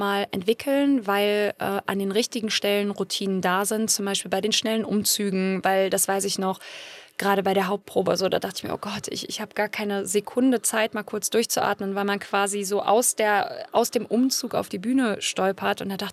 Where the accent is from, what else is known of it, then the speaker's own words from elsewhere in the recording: North Rhine-Westphalia, Germany; Und ich komme, wie gesagt, aus Nordrhein-Westfalen, bin auch in Nordrhein-Westfalen auf eine Schauspielschule gegangen